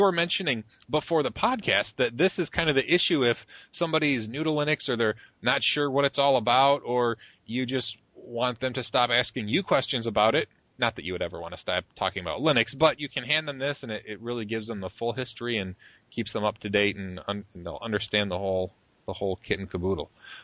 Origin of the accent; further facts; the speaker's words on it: Michigan, United States; We're going to head to PenguinCon here in my home state, in Michigan.